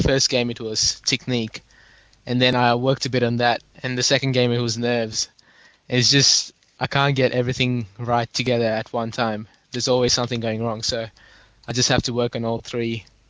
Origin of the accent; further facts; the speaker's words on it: Australia; from Australia.